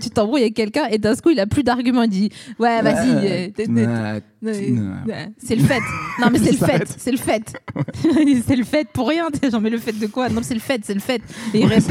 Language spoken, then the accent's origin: French; Grand Est, France; Toi et moi, on est la même personne, sauf toi, t'es grand et moi, je viens des Vosges.